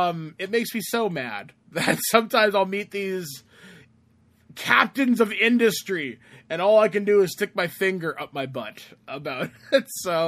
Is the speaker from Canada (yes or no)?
yes; Canada; I mean, being Canadian